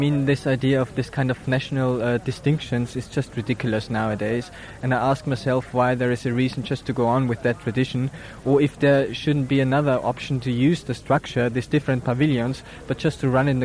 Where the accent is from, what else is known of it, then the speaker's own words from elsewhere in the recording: Vienna, Austria; I'm coming from Vienna just as a visitor to the Biennale.